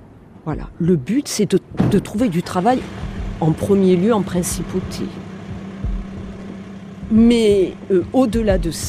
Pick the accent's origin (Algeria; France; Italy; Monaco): Monaco; Je suis française. Je suis née à Monaco. J'y ai fait toutes mes études primaires, secondaires.